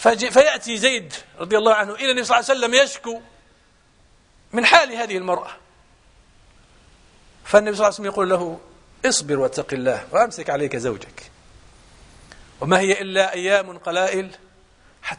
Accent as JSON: {"language": "Arabic", "country": "Morocco", "said": "هذا موجود في السعودية وموجود في دول الخليج وموجود عندنا في المغرب"}